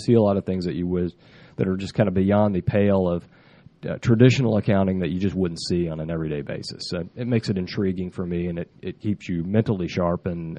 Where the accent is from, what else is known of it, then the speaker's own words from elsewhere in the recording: Mobile, Alabama, United States; I grew up in Mobile, Alabama, on the Gulf Coast